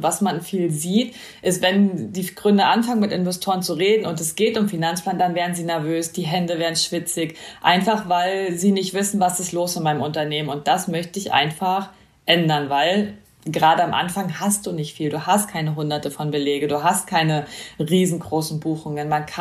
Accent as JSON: {"language": "German", "region": "East Germany", "country": "Germany", "tie": "born or raised there", "said": "Ich bin im Osten aufgewachsen"}